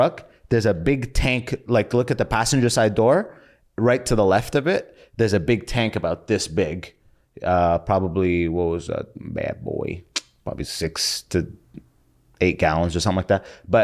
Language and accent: English; London, Ontario, Canada; I grew up in London, Ontario. So I moved out there when I was 6. I did first to 12th grade, like all my school in there.